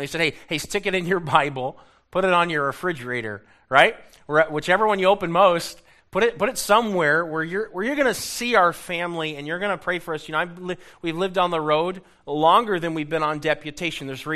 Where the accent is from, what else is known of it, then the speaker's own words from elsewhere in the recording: Florida, United States; But I grew up in Florida, so I don't know if it's my fault or not. But I don't like the snow.